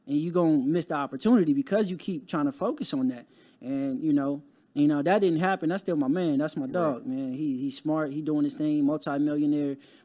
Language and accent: English; Compton, California, United States; Like, just growing up in Compton, it wasn't a lot of resources.